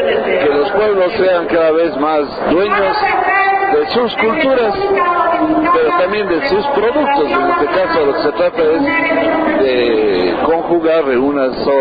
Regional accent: Ecuador; nos sentimos bien como ecuatorianos de que hayan escogido el Ecuador y Quito, porque creo que nos hemos ganado ese espacio como ecuatorianos.

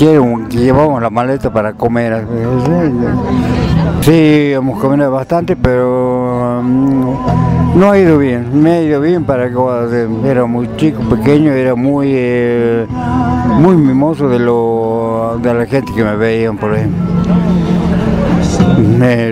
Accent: Cochabamba, Bolivia; yo soy de Cochabamba y del distrito de Tinatiera

